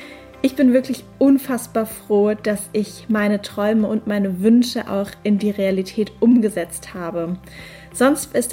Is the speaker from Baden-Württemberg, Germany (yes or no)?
yes; Mannheim, Baden-Württemberg, Germany; Gerade bin ich noch in meiner Heimatstadt in Mannheim